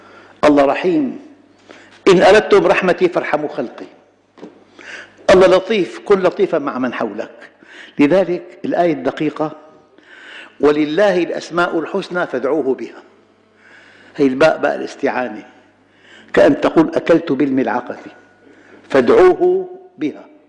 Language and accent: Arabic; Damascus, Damascus Governorate, Syria; في جامع عندنا بالشام، هذا الجامع بحي تراسي، سوق ساروجة اسمه،